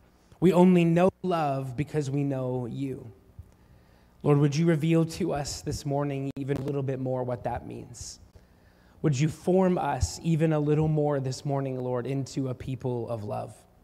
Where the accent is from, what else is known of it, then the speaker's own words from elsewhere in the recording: Canada; So with my Canadian flag loudly and proudly embroidered on my backpack